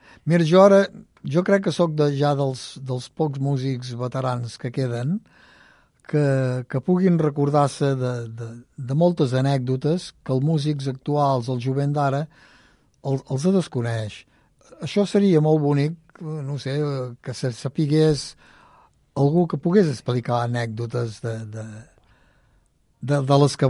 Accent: Catalonia, Spain; jo sóc de l'Empordà

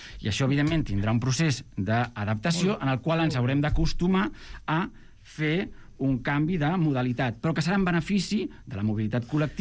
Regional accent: Mataró, Catalonia, Spain; now in Barcelona, Spain; Insisteixo, soc de Mataró, vaig venir...

